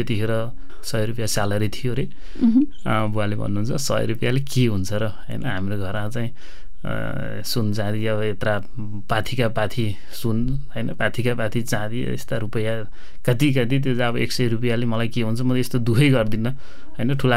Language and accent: Nepali; Bulingtar, Gandaki Province, Nepal; also born or lived in Syangja; म पछि 1.5 वर्षकै उमेरमा हामी बसाइँसराईबाट नवलपरासीको बुलिङटार 1 भन्ने ठाउँमा चाहिँ आएर बसाइँसराई भएर मेरो विद्यालय शिक्षा चाहिँ बुलिङटारबाट भएको। खास जन्मस्थान चाहिँ मेरो स्याङ्जा।